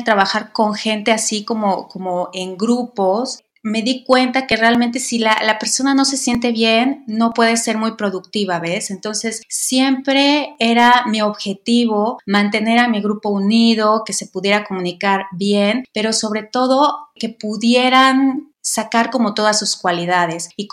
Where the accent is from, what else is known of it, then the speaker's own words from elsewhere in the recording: Mexico; moved away as an adult; now in Canada; yo soy mexicana, emigré a Canadá desde hace 7 años.